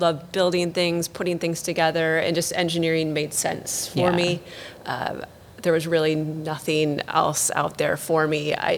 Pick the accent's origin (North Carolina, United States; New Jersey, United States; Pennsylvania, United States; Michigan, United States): Michigan, United States; I grew up in Michigan.